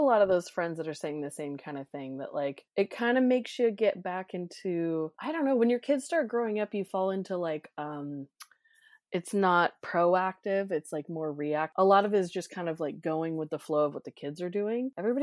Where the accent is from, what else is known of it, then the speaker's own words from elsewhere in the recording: California, United States; moved away; So when we moved up here from California and I saw snow for the first time, I was like, that's fun. I saw that shit at Big Bear.